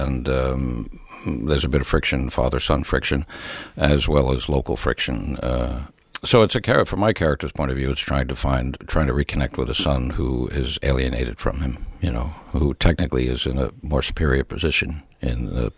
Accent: Bronx, New York, United States; born there; Yeah, I was born in the Bronx

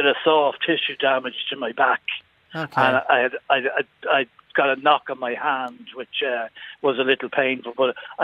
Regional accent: Dublin, Leinster, Ireland; I'm from Dublin.

